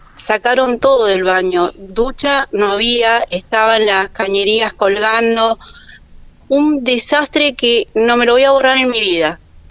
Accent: Río Gallegos, Santa Cruz, Argentina; Mira, yo vivo en Río Gallegos, soy de Río Gallegos, tengo mi casita acá en el Calafate

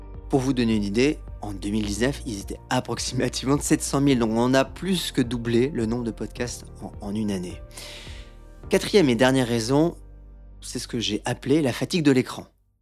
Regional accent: Brittany, France; je suis breton, hein, voilà.

